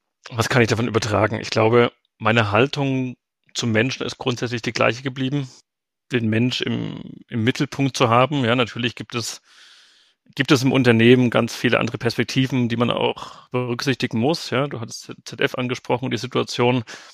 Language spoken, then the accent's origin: German; Bavaria, Germany; Damals war meine Heimat die Region rund um Würzburg.